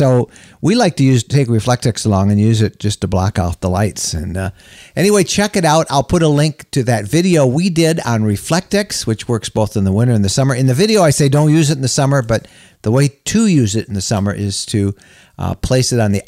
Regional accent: Wisconsin, United States; We come from Wisconsin. So we do have them somewhat in the summer in sandy areas, but we seldom encounter them.

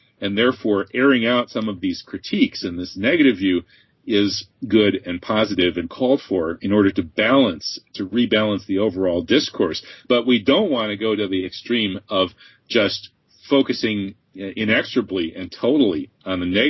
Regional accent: Ireland; As an Irish Muslim, I find that extremely offensive.

